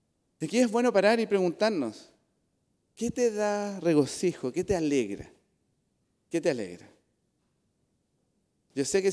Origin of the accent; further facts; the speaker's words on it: Magallanes, Chile; yo sé, yo soy magallánico